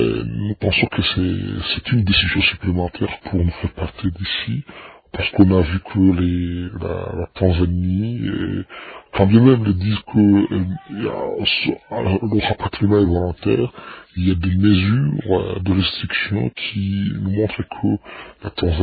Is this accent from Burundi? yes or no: yes; Burundi; nous fera entrer chez nous au Burundi